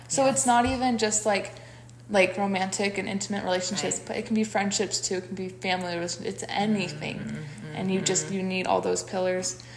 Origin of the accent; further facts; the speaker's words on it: Pennsylvania, United States; I grew up in Pennsylvania